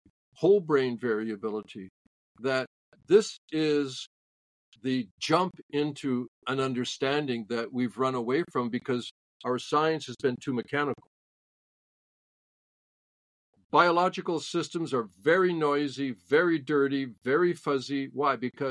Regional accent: Canada; I'm native Canadian, so I always go for medium.

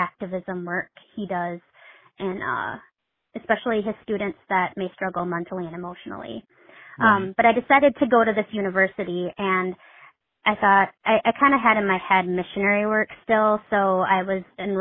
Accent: Midwest, United States; their typical Midwest family. I'm from the Midwest.

